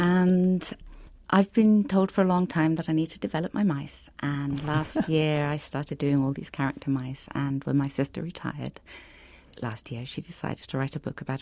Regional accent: Portishead, South West England, United Kingdom; we grew up in Portishead in England, and the story is based loosely on Portishead.

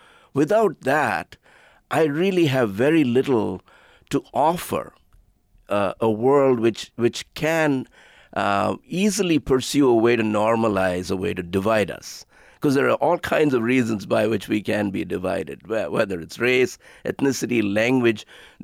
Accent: India; growing up in India, one of the beacons that we had was something like the civil rights movement.

